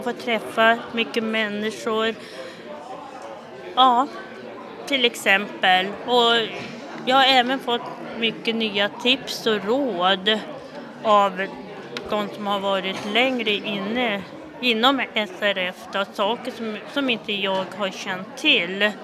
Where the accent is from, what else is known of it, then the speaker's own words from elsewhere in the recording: Kramfors, Västernorrland County, Sweden; Jag kommer från Kramfors.